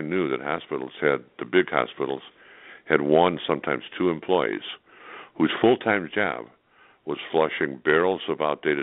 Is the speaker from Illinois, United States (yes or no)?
yes; Chicago, Illinois, United States; Well, you know, growing up in Chicago, I knew the water runoffs from factories into Lake Michigan.